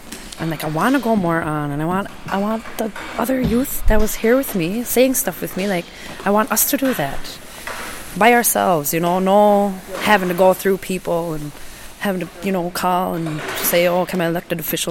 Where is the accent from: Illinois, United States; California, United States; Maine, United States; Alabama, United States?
Maine, United States; I'm from Maine.